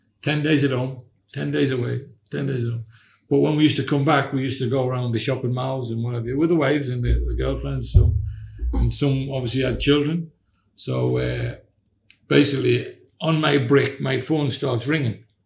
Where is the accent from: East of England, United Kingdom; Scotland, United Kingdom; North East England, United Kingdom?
North East England, United Kingdom; Newcastle; I said, I'm from Newcastle. He said, in England. I said, yeah.